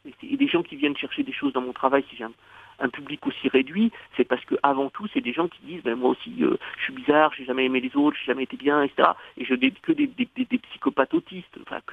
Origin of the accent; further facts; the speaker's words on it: France; quand je dis que je suis un pur français